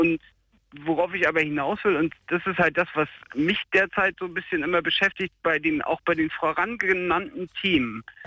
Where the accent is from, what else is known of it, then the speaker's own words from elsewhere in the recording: Hesse, Germany; Ich komme aus Hessen